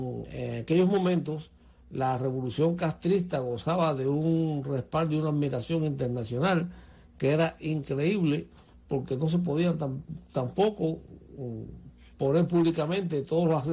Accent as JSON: {"language": "Spanish", "country": "Cuba", "said": "me duele como pueblo, como cubano"}